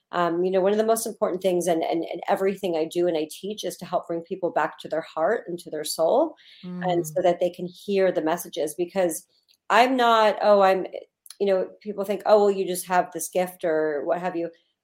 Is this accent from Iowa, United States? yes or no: no; Los Angeles, California, United States; I came from Los Angeles and I was looking around there and I just wasn't finding the right place.